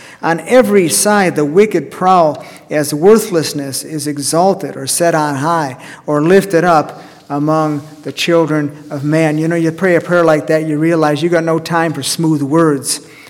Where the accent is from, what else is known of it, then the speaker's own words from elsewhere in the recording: Chicago, Illinois, United States; it makes me think of the Chicago Bears, my hometown team.